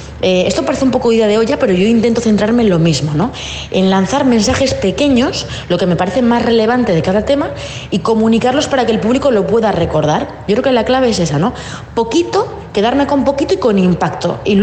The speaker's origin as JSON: {"language": "Spanish", "town": "Cuenca", "region": "Castilla-La Mancha", "country": "Spain", "said": "un pintor muy querido en mi tierra, en Cuenca. Yo soy de Cuenca."}